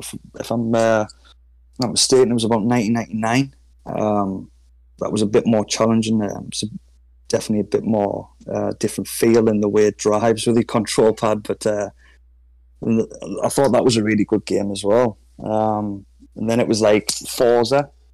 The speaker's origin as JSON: {"language": "English", "town": "Durham", "region": "North East England", "country": "United Kingdom", "said": "Yeah, I'm from Durham in England. I'm just 20 miles away from Newcastle."}